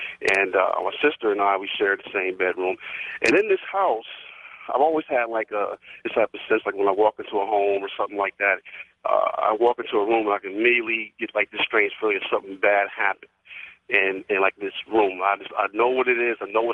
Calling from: Harrisburg, Pennsylvania, United States; I'm calling from Harrisburg, Pennsylvania.

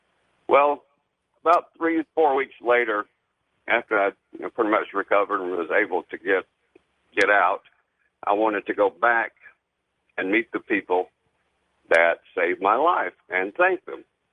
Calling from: Atlanta, Georgia, United States; I'm calling from Atlanta.

